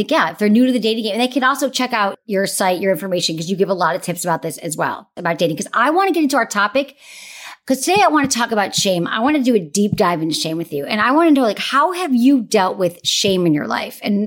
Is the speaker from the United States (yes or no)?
yes; Michigan, United States; now in Los Angeles, United States; I'm from Michigan. So I get the like upbringing, small town. Yeah, it's just so homogenous, which is why I end up in Los Angeles.